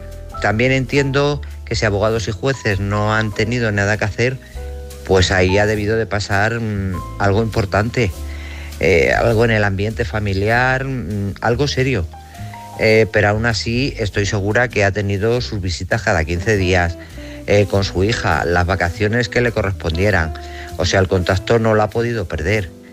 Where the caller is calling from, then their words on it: Guadalajara, Castilla-La Mancha, Spain; de Guadalajara.